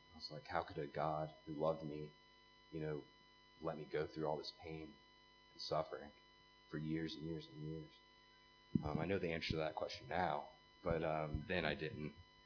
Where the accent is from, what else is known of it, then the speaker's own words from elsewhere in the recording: North Carolina, United States; Growing up in America, North Carolina, I never really felt like I fit in anywhere or anything.